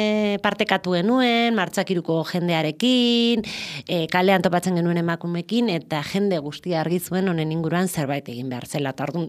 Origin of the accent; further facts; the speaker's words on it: Vitoria-Gasteiz, Basque Country, Spain; ni nire kasu Gasteiztarra naiz, ez?